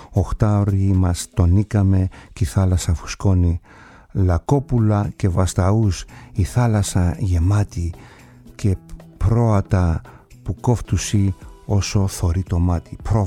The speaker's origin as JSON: {"language": "Greek", "town": "Kasos", "region": "South Aegean", "country": "Greece", "said": "το νησί μου την Κάσο"}